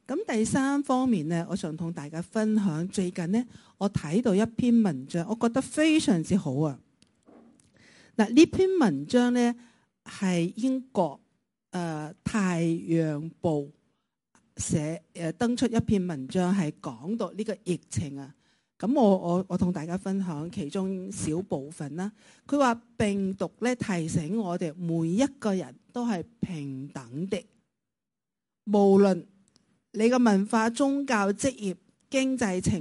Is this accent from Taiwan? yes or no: yes; Taiwan; Cantonese is a second language; now in Hong Kong; 1980年我是台湾过来香港，是见到上海院读书，是那段时间学到这个广东话，之前是不懂广东话的，都没听过广东话。